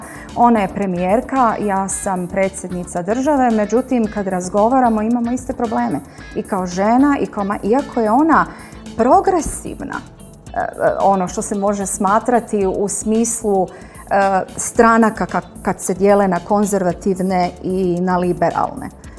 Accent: Croatia; pogotovo kod nas u Hrvatskoj, na vrlo umjetan način

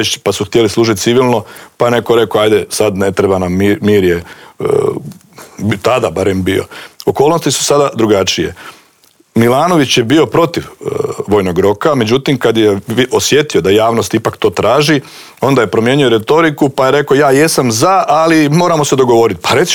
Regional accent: Croatia; Kod nas u Hrvatskoj, znao sam ponavljati kako mi imamo svoje nekakve standarde, odnosno navike

